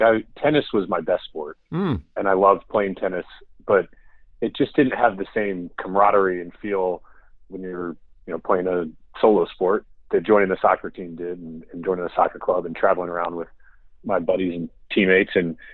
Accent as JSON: {"language": "English", "town": "Lynchburg", "region": "Virginia", "country": "United States", "tie": "born or raised there", "said": "I was born in Northern Virginia, but I grew up in Lynchburg, Virginia, and I was one of three kids. I had two sisters"}